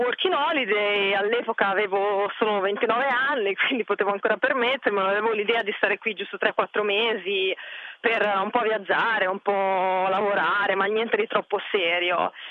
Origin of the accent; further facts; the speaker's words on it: Cervia, Emilia-Romagna, Italy; la mia vita precedente nasce innanzitutto a Cervia, vicino a Milano Marittima